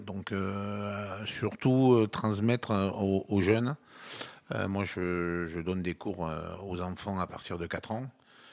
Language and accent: French; Toulouse, Occitanie, France; born there; Je suis toulousain de naissance hein, et j'ai pratiqué des sports de combat depuis l'âge de 14 ans.